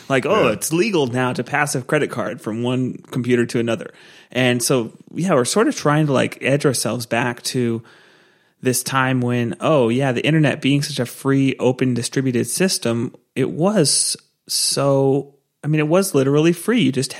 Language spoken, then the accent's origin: English; Santa Cruz, California, United States; I grew up in Santa Cruz.